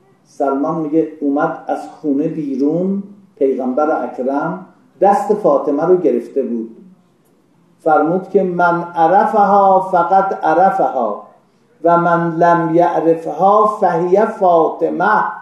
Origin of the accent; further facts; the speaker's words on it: Iran; گفتم من ایرانی هستم